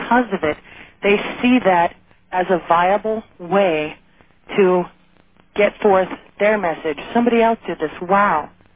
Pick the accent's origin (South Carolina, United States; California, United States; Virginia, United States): California, United States; Sacramento; I'm from Sacramento, California.